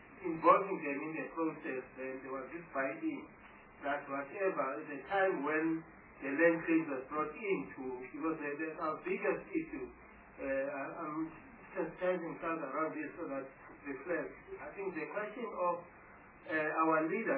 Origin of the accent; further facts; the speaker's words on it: Gauteng, South Africa; As I come from Gauteng, you know the issue of land claims, and that has to do with my area, for instance.